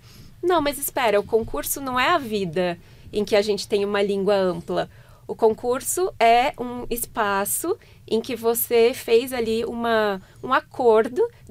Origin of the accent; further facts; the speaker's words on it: Minas Gerais, Brazil; Na região, eu sou de Minas Gerais, eu venho do sul de Minas, todo mundo fala muita dó.